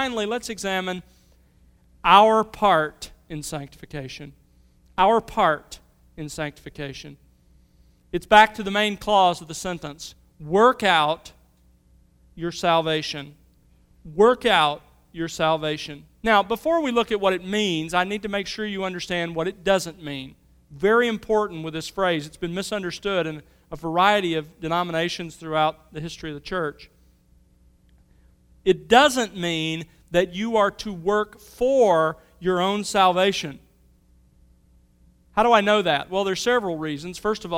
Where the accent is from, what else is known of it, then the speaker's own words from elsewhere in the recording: Mobile, Alabama, United States; I grew up in Mobile and grew up in thunderstorms